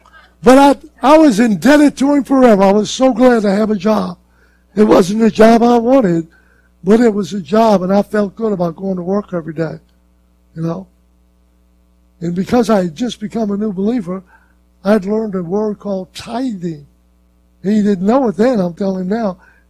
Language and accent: English; Louisiana, United States; No, nothing disparaging about my state. It's my home state. I'm back here.